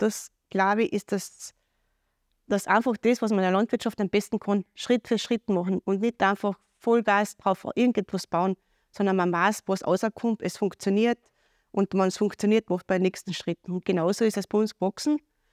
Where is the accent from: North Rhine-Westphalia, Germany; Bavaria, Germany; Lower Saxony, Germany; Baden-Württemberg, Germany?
Bavaria, Germany; Dann habe ich gedacht, ich bin Bayerin, ich muss jeden Tag kochen.